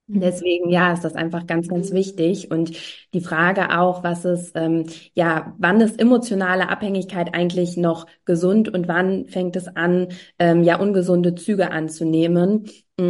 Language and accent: German; Cologne, North Rhine-Westphalia, Germany; ich bin 33 Jahre alt, ich komme aus Köln und bin Paartherapeutin